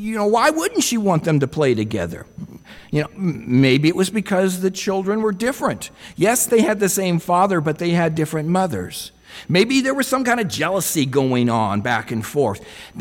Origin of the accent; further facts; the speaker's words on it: Arizona, United States; I grew up in Arizona. There's something about the desert that I like that is so peaceful, so calming to me.